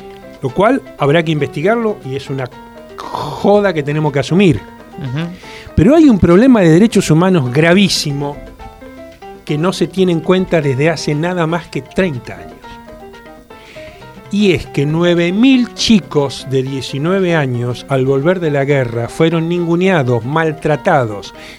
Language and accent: Spanish; Argentina; Yo soy un ciudadano argentino